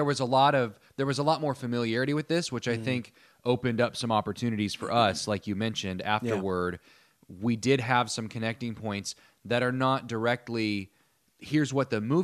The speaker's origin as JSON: {"language": "English", "region": "Indiana", "country": "United States", "said": "Well, as I've mentioned before, I'm from the Midwest, I'm from Indiana, so I was in the same time zone"}